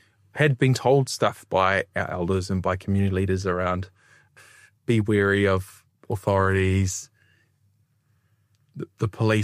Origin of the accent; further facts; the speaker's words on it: Dunedin, Otago, New Zealand; born there; I was born in Dunedin, and my mum met my dad, who had come over from Samoa.